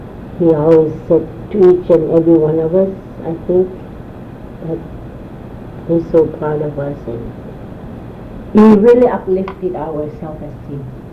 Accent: Utqiagvik, Alaska, United States; also born or lived in Kaktovik; And so in 1956 he moved the whole family to Barrow, and I was raised there my whole life.

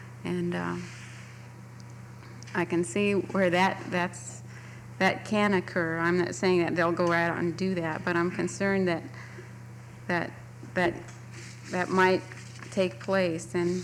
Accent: Klukwan, Alaska, United States; I'm from Klukwan. I was born here. I haven't lived here all my life, but for the last 10 years I have.

